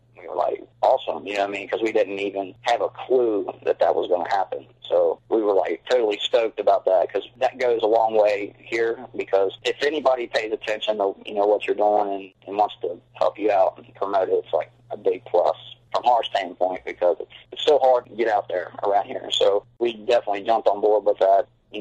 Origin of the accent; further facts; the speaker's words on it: Covington, Kentucky, United States; So, well, we're all from Covington, Kentucky. Covington's pretty much a metal-based town. I played in a couple of rock and roll bands around here.